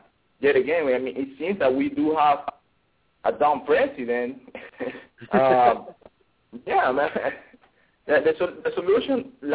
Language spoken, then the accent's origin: English; Ecuador; I was born there, Ecuador. I was born in Ecuador.